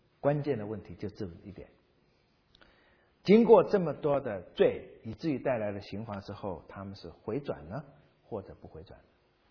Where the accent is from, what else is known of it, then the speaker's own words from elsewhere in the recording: China; 不管你用以前我们中国人可以用竹子做、木头做